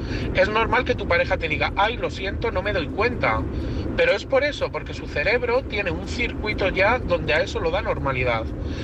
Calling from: Madrid, Community of Madrid, Spain; de Madrid

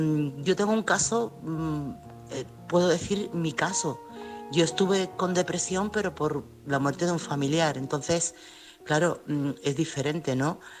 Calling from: Chiclana, Andalusia, Spain; corresponsal de Chiclana.

